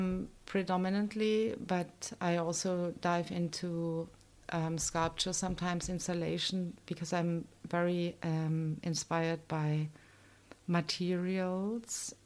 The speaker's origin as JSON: {"language": "English", "region": "Berlin", "country": "Germany", "second_language": "English", "lives_now": "London, United Kingdom", "said": "I'm from Germany, but I'm coming from Berlin, and space at the time in 2005 wasn't such a problem."}